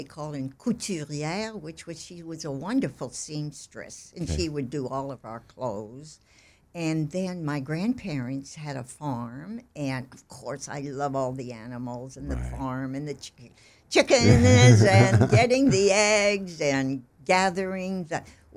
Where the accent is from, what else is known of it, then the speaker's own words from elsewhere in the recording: Quebec, Canada; I was born in Quebec, Canada, and it is cold over there, and I loved it.